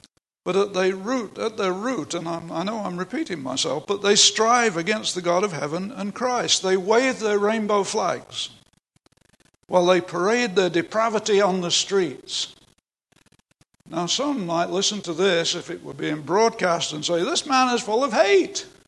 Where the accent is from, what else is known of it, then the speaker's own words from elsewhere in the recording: Canada; You know, I'm from Canada